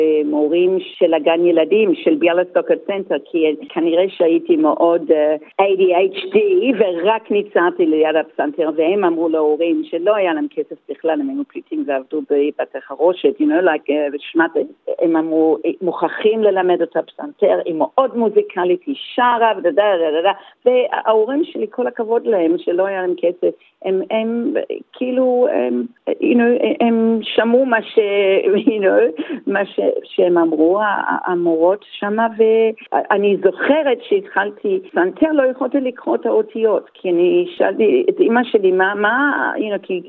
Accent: Melbourne, Victoria, Australia; אני תוצרת מלבורן, ומלבורן היא ממש מיוחדת. נולדתי במלבורן, ההורים שלי היו פליטים שהגיעו בדיוק אחרי המלחמה, בספונסרשיפ של דוד של אמא שהגיע לפני המלחמה.

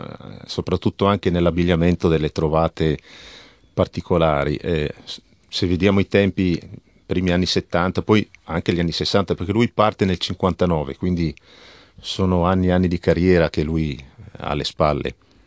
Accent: Cremona, Lombardy, Italy; born there; Io sono nato a Cremona, di origine di papà svizzero, però sono italiano.

